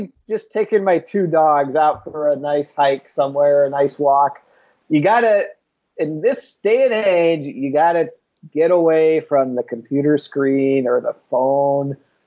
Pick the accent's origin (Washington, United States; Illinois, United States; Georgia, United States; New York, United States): Washington, United States; Seattle; I still remember, I'm from Seattle, so I remember my first winter here.